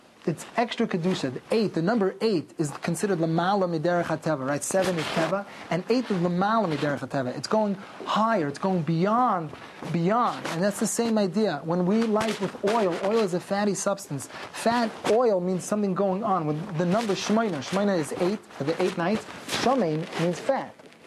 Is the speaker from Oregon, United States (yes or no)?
no; Kew Gardens, New York, United States; So I'm originally from Kew Gardens.